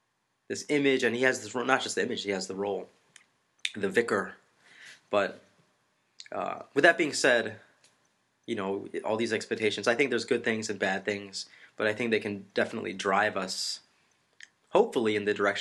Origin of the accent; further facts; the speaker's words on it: United States; I'm a man, I'm American, I'm Catholic.